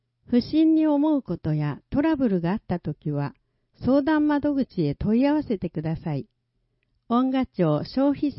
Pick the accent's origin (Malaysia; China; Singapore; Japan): Malaysia; ドリアンの木は私の母国、マレーシアのような熱帯気候でよく育ち